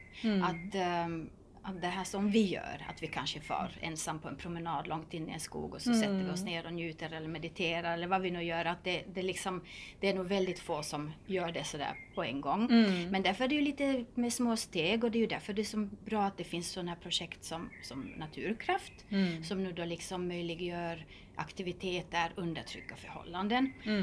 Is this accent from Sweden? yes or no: no; Finland; frihetskänslan som vi finländare får när vi är i kontakt med naturen.